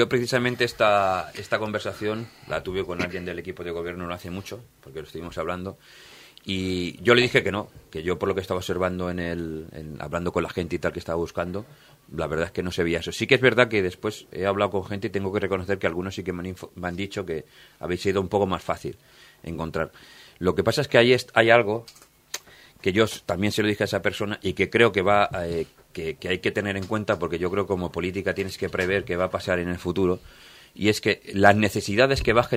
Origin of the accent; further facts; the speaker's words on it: Formentera, Balearic Islands, Spain; imagínate yo que vengo de Formentera y ir a Madrid, es una cosa alucinante